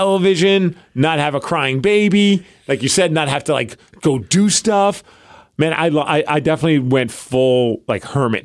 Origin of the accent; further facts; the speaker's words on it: New York, United States; You know, growing up in New York, I was like, this isn't good.